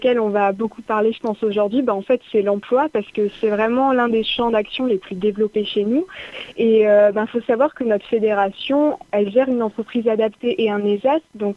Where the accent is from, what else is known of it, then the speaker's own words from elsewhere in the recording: Grand Est, France; je pense que ça s'entend peut-être à mon accent, mais on est basé historiquement dans le Grand Est.